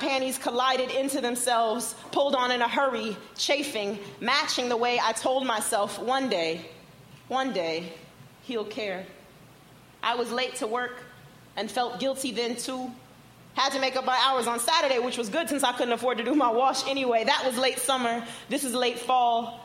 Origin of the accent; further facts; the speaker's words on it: Oakland, California, United States; I'm from Oakland, California.